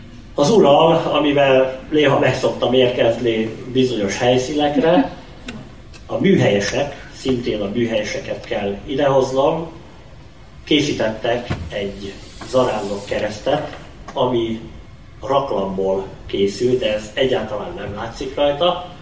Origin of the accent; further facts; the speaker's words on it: Hungary; mert magyarok vagyunk, Szent István népe vagyunk